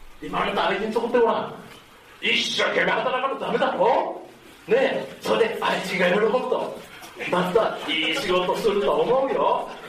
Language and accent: Japanese; Nishiwaki, Hyogo, Japan; now in Nishinomiya, Japan; お前のふるさと西脇やるやん、もう誰もいないよ、墓しかないよ、ね、結婚して初めて西宮で、30年か40年来た